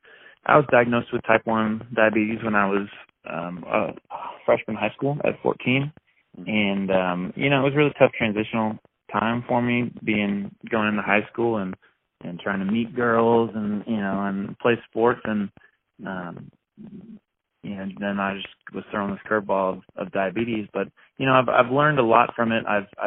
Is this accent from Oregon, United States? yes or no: yes; Oregon, United States; Yeah, we're headed up to Oregon for 2.5 weeks, my hometown